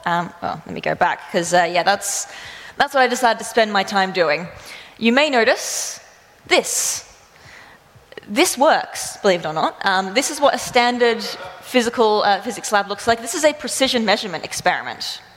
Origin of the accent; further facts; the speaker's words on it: Australia; now in Toowoomba, Australia; Now, I grew up in regional Australia, so if you're trying to pick my accent, that's where it's from, but I've been living here for a few years now.